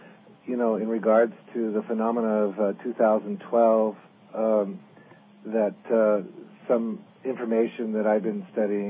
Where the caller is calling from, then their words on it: Rainier, Washington, United States; I'm calling … I'm calling from Rainier, Washington.